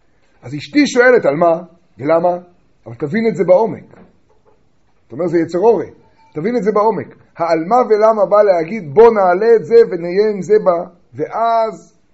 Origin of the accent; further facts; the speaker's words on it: Tiberias, Northern District, Israel; אני בא מטבריה.